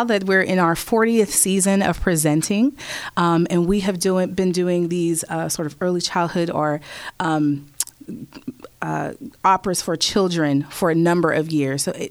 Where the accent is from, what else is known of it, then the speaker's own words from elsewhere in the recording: Pittsburgh, Pennsylvania, United States; also born or lived in Maryland; Yes, I'm from Pittsburgh. My family is from here. I grew up in Homewood. I moved away to Maryland, D.C. area and moved back after undergrad.